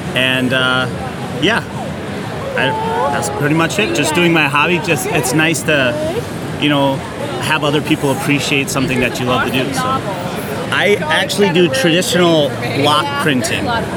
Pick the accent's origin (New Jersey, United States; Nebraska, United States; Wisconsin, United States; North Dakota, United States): Wisconsin, United States; Kenosha; I'm from Kenosha, Wisconsin.